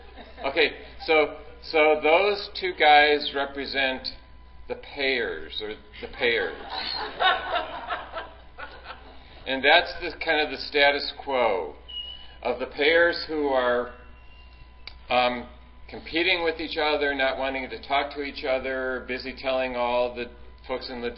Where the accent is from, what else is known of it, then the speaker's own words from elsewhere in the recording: Seattle, Washington, United States; I'm from Seattle, so I do a lot of work in the West Coast